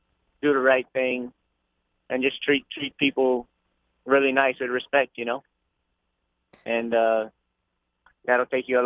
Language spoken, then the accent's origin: English; Lafayette, Louisiana, United States; So I grew up on the race, like really at Evans and Downs. I was on the backside since I could walk.